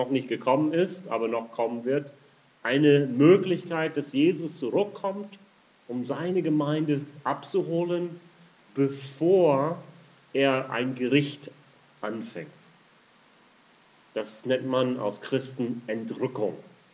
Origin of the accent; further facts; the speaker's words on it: United States; German is a second language; In den Vereinigten Staaten, wo ich aufgewachsen bin